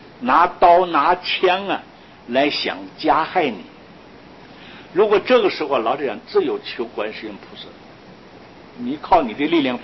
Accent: Sichuan, China; accent: Sichuan; 你比我们四川话叫鬼儿子啊

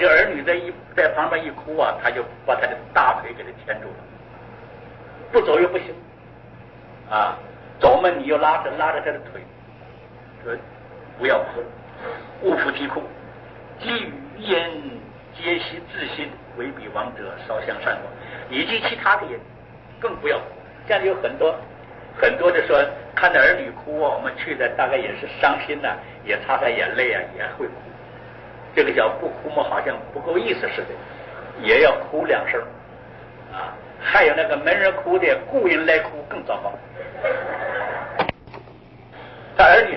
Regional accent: China; 我们从前小的时候在大陆

